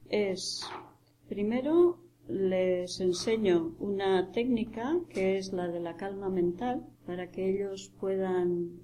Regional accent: Basque Country, Spain; Yo soy vasca. En esos años, los años 60, 70, fueron años muy tremendos en el País Vasco.

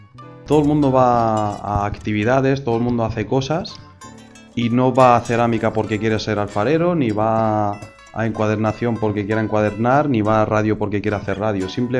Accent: Morocco; yo puedo decir yo soy marroquí y me quedo solo en lo marroquí

